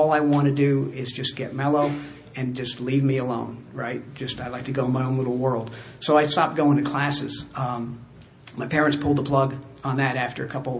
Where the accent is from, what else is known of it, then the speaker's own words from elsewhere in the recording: Japan; also born or lived in Taiwan / Switzerland / Singapore; I grew up in Japan and then Taiwan, then Switzerland. And I went to high school in Singapore